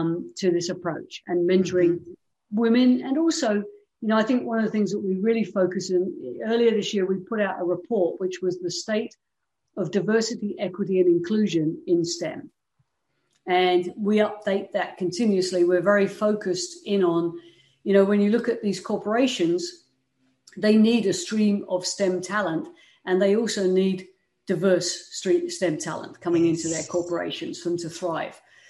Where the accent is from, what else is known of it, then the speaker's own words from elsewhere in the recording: England, United Kingdom; accent: English; Originally, I'm from England, from the United Kingdom. I still have the accent.